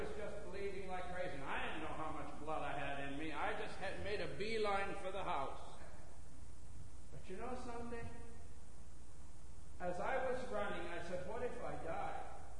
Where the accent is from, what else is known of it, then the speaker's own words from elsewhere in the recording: New Hampshire, United States; I was probably a teenager, 15, 16, in the church that I grew up in Troy Baptist Church in New Hampshire.